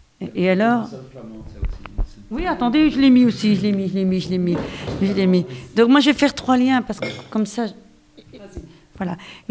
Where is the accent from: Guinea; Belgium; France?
Belgium; born there; je suis née en Belgique, j'ai 43 ans, j'adore la Belgique.